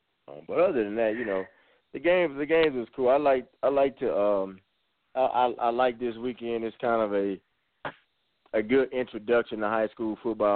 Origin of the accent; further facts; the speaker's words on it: Texas, United States; Straight up just because I'm from Texas, I'm like, nope, they got to destroy them.